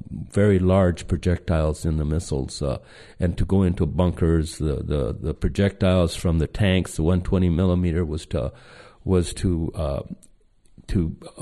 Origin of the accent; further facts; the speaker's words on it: Socorro, New Mexico, United States; next to my hometown, little town of Socorro?